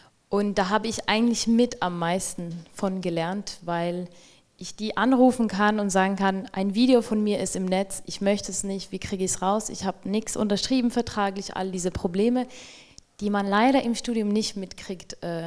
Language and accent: German; Switzerland; Also ich komme aus der Schweiz, mir konnte niemand helfen, wie ich das steuerlich machen muss, weil nicht EU